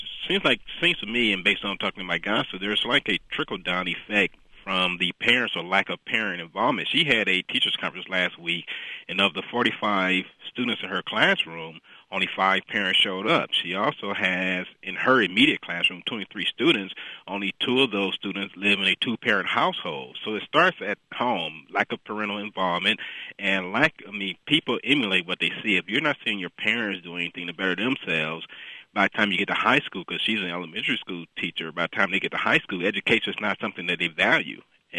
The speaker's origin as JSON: {"language": "English", "town": "Detroit", "region": "Michigan", "country": "United States", "tie": "born or raised there", "said": "I was born and raised in Detroit. I'm a product of the public school system there."}